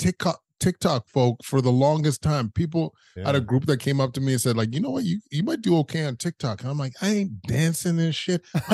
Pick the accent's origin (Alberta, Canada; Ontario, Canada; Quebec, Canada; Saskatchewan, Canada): Alberta, Canada; Edmonton; growing up in Edmonton, you kind of have a you have a racist existence.